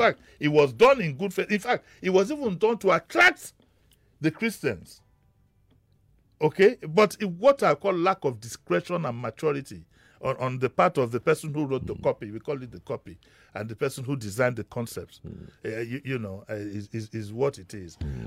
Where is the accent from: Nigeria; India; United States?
Nigeria; Lagos; when I was growing up in Lagos, I don't think I saw a dead body until the day my grandmother died.